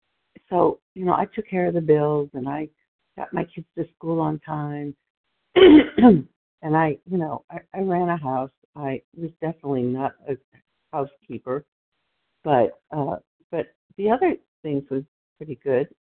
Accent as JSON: {"language": "English", "region": "Texas", "country": "United States", "said": "from Texas"}